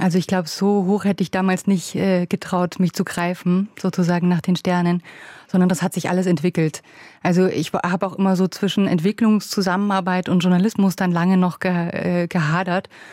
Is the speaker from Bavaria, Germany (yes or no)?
yes; Bavaria, Germany; Ich bin im Chiemgau aufgewachsen, total schönes Fleckchen.